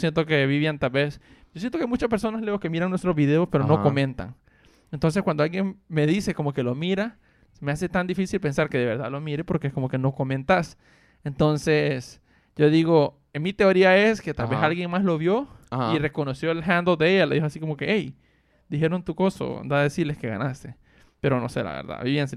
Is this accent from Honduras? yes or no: yes; Honduras; Y entonces estamos siempre como buen hondureño.